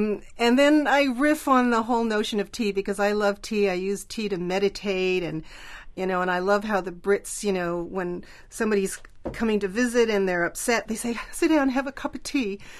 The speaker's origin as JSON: {"language": "English", "region": "California", "country": "United States", "tie": "born there", "said": "My parents are. I was born in California."}